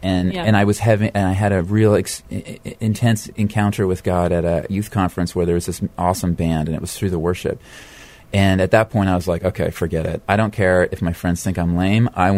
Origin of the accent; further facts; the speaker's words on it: Nova Scotia, Canada; I mean, I'm a kid from Nova Scotia, Canada.